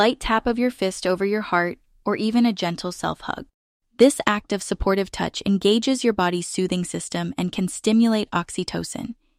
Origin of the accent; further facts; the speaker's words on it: California, United States; And of course, as I'm Californian, there are times I want to deepen this practice.